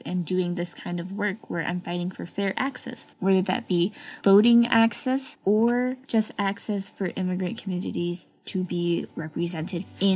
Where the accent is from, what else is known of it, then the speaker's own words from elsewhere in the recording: North Carolina, United States; born there; I was born in North Carolina to immigrant parents from the West African country of Niger, just north of Nigeria.